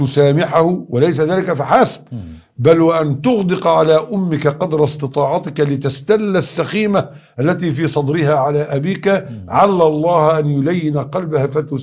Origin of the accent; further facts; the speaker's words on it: Cairo, Cairo Governorate, Egypt; عندنا في القاهرة.